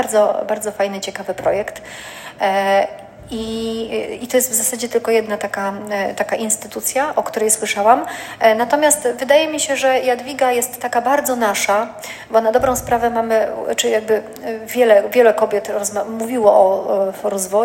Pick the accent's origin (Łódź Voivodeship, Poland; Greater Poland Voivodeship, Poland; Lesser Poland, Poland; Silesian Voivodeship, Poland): Greater Poland Voivodeship, Poland; Poznań; bo ja jestem z Poznania